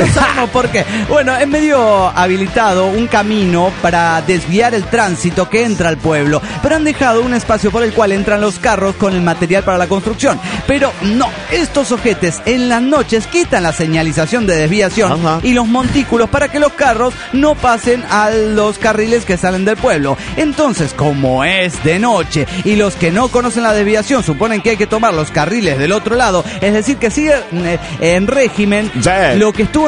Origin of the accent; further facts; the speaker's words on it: Toluca, State of Mexico, Mexico; de Toluca, México.